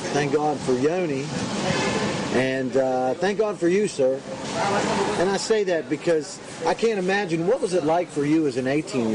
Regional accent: United States; You know, that's so hard for me as an American.

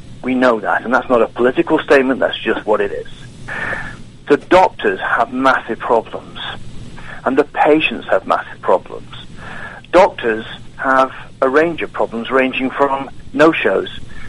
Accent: England, United Kingdom; now in United States; Well, first of all, I'm English. You can tell from the accent, but I am learning Southern

